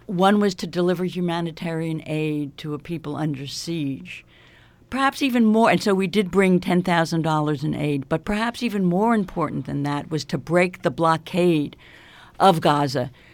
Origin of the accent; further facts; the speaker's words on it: Great Neck, New York, United States; growing up in Great Neck in the 50s, actually, a lot of the Jewish community was very liberal